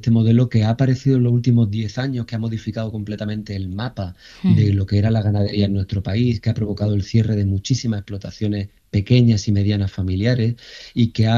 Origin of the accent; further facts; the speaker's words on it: Jaén, Andalusia, Spain; soy de Jaén y de familia que ha trabajado el campo